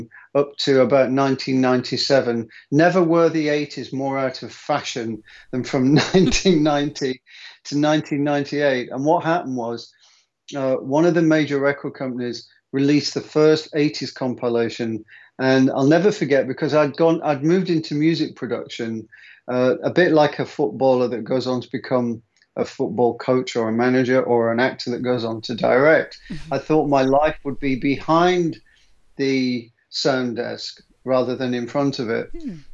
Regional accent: Wigan, North West England, United Kingdom; I'm from Wigan.

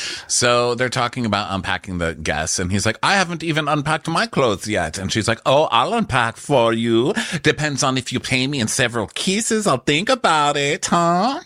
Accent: United States; You know, I'm an American, but you're working on a boat internationally.

